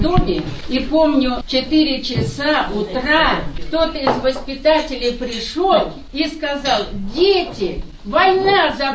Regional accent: Kantemirovka, Voronezh Oblast, Russia; born there; Я родилась в Кантемировке

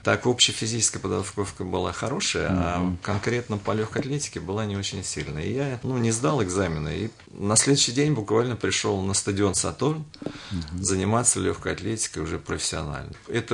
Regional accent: Saratov Oblast, Russia; born there; moved away; Сам я родился в Саратовской области, я не в Московской области.

